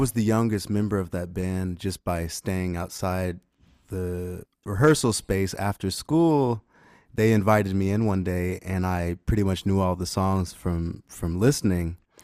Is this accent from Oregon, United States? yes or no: no; Washington, District of Columbia, United States; And luckily I'm from Washington, D.C., and there was a orchestra nearby.